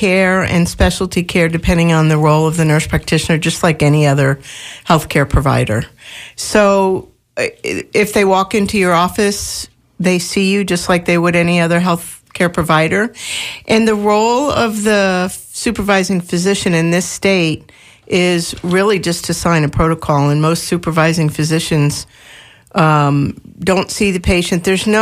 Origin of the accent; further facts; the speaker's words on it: Bradenton, Florida, United States; So for instance, I come from Bradenton, Sarasota area, which are lovely little cities or big towns, but everything around there is rural.